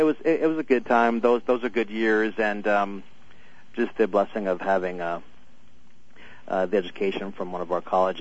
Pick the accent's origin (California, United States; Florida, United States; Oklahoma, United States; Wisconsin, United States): Wisconsin, United States; And it's now I'm from Wisconsin, so watching Brett Favre in a Vikings uniform is that's a little quirky.